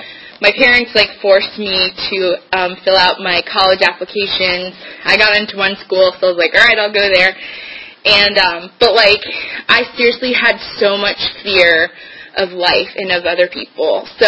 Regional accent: Virginia, United States; I grew up in Fairfax County. Before I got sober, I'd never driven on the Beltway.

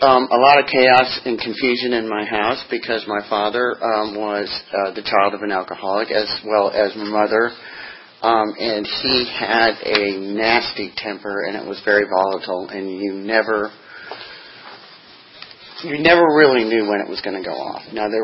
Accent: Albuquerque, New Mexico, United States; born there; I was born in Albuquerque, New Mexico.

